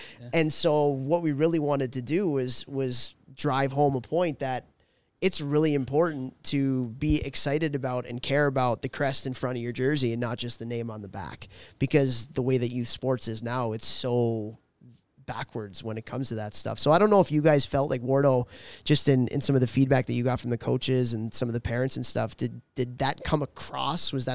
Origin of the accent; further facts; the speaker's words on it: Chicago, Illinois, United States; Because I remember growing up in Chicago, like, you know, being the little mini mite at the glass